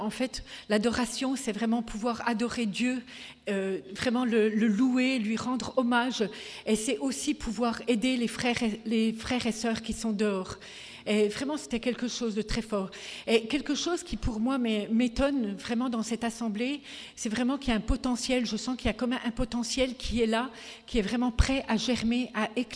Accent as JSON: {"language": "French", "town": "Dijon", "region": "Bourgogne-Franche-Comté", "country": "France", "said": "je viens de Dijon, donc c'est dans l'est de la France"}